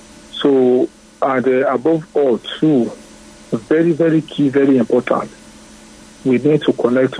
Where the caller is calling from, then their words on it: Akute, Ogun, Nigeria; I'm calling from Akute.